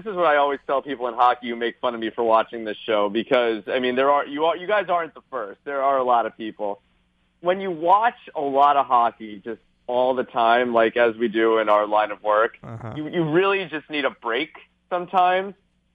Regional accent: United States; I lived in Canada for a year and I loved it, and I'm from the United States

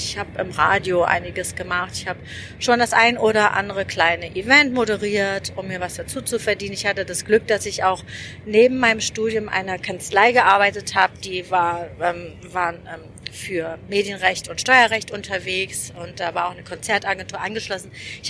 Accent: Berlin, Germany; Ich komme ja aus Berlin und bin dann zurückgegangen

